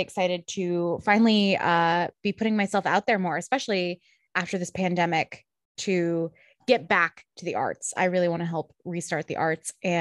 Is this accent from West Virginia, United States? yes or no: no; Merrimack, New Hampshire, United States; I grew up in Merrimack, New Hampshire, doing theater from the time I was 5, and I was very passionate about it.